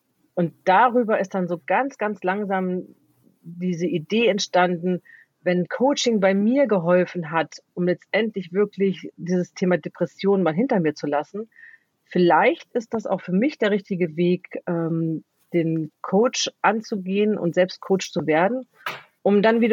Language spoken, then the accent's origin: German; Lower Saxony, Germany; bin 55 Jahre alt, noch muss man dazu sagen, nicht mehr lange. Komme aus Niedersachsen, dem fast Herzen Deutschlands, naja, so ungefähr.